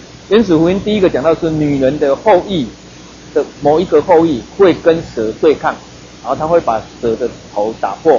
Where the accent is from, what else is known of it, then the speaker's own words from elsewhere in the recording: Taiwan; 我们台湾人一般来讲，我们不敢叫爸爸妈妈的名字